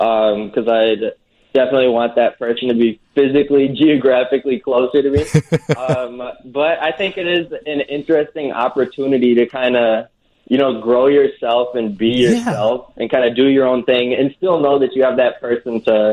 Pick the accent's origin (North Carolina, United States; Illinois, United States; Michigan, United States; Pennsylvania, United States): Illinois, United States; Chicago; And I'm from Chicago